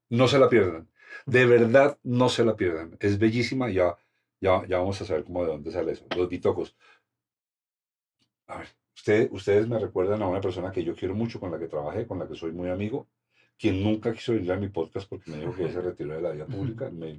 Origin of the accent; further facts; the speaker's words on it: Bogotá, Colombia; Y pues yo soy rebogotano, de hecho... Toda mi adolescencia transité por San Victorino porque ahí tenía que coger el bus para irme para mi casa. Yo vivía en el barrio La María